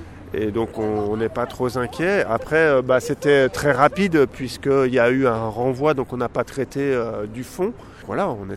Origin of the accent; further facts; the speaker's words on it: Auvergne-Rhône-Alpes, France; Alors moi je suis de Savoie